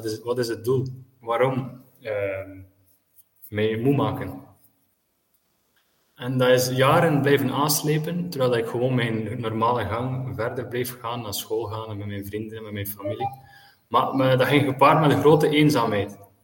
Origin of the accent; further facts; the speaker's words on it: Bruges, West Flanders, Belgium; moved away as an adult; now in Syria; Ik ben monnik en priester in een klooster in Syrië. Het klooster van Mar-Jacob. Ik ben afkomstig uit Brugge en ik woon hier al 14 jaar.